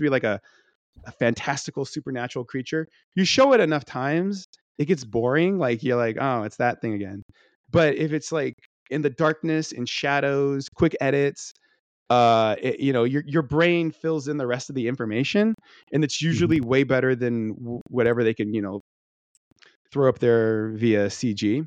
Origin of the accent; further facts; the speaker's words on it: United Kingdom; It's like you said, it's British. I'm sorry, I'm British.